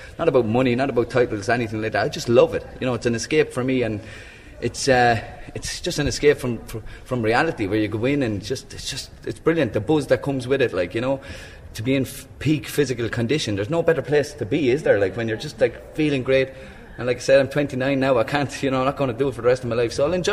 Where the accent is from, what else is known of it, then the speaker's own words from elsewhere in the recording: Ireland; she was the only female boxer when we were growing up in Ireland, amateur anyways, and so she had to train with us all the time, you know.